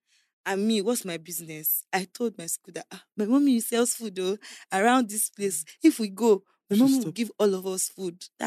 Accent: Abuja, Federal Capital Territory, Nigeria; also born or lived in Calabar; I was born in Calabar. I was there till I was about 4 or 5, until I was about 5 years old, when they had my kid sister, Princess. Then we moved to Abuja to live with my uncle.

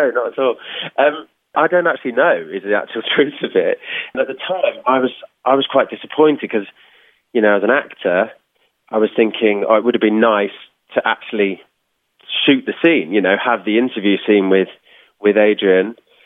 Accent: Birmingham, West Midlands, United Kingdom; So I'm from Birmingham originally.

